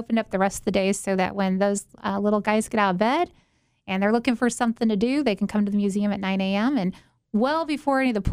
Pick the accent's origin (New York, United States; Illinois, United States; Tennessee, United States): Illinois, United States; Galesburg; Born and raised in Galesburg. Yeah. Graduated Carl Sandburg College, went to Western Illinois University, and came back to the area. So I've been here my whole life.